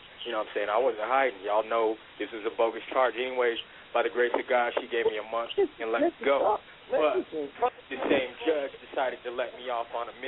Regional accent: Cheyenne, Wyoming, United States; born there; I'm calling from Cheyenne, Wyoming, actually. This is where I reside. I was born here, actually.

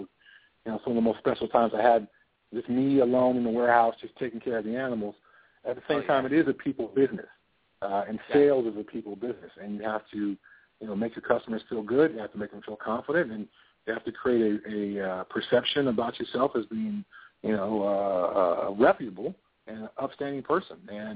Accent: Pasadena, California, United States; now in Colorado, United States; camps back in my hometown of Pasadena, California, and I do a lot of coaching in Colorado

